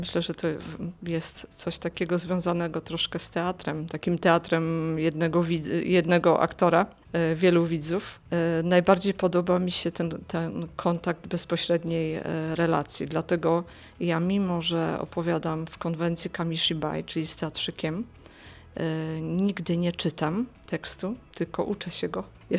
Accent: Warmian-Masurian Voivodeship, Poland; bo jestem z Warmii i cieszę się, że tutaj trafiłam

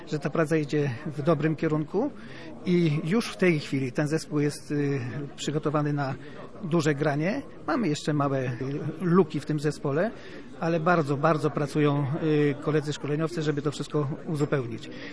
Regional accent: Gdańsk, Pomeranian Voivodeship, Poland; born there; now in Sopot, Poland; Urodziłem się w Gdańsku, mieszkam w Sopocie, pracuję chwilowo w Warszawie

